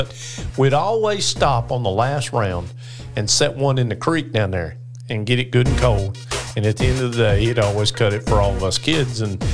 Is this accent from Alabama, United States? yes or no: yes; Childersburg, Alabama, United States; And growing up around Childersburg, there's somebody you probably remember.